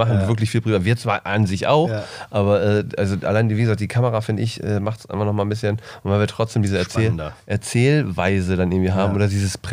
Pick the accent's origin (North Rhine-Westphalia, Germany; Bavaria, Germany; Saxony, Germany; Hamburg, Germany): North Rhine-Westphalia, Germany; Ich komme ja aus Nordrhein-Westfalen